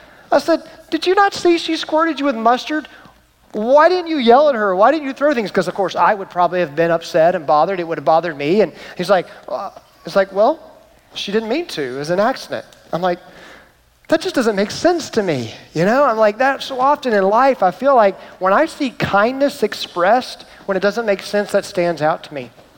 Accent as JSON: {"language": "English", "town": "Atlanta", "region": "Georgia", "country": "United States", "tie": "born or raised there", "said": "I grew up in Atlanta with a family that would get together on the holidays and birthdays"}